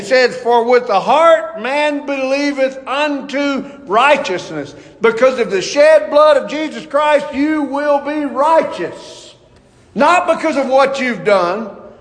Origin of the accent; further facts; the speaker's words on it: the South, United States; born there; Because, hey, I'm an American by birth, but I'm Southern by the grace of God. Amen. Come on, amen. Uh-huh. Listen, ain't everybody had the same privilege I've had to be born in the South.